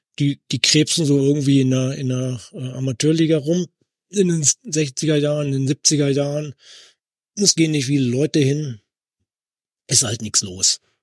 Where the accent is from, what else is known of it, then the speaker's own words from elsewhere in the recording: Dortmund, North Rhine-Westphalia, Germany; now in Göttingen, Germany; Ich bin ja in Dortmund geboren, bin in Dortmund aufgewachsen und lebe zwar schon relativ lange Zeit, also die deutlich größere Zeit meines Lebens in Göttingen.